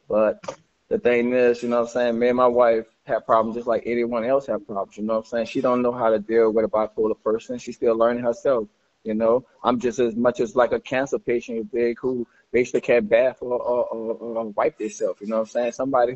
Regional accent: New Orleans, Louisiana, United States; Yes, we're from New Orleans, you know what I'm saying?

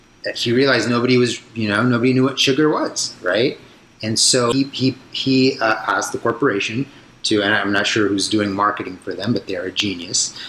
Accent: San Jose, California, United States; so I grew up in San Jose, California.

